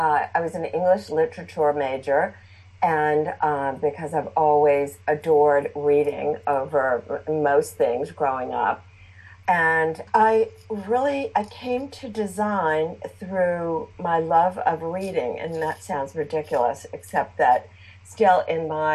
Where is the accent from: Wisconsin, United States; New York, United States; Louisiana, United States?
Louisiana, United States; New Orleans; a love of architecture, which I think growing up in New Orleans, I just absorbed.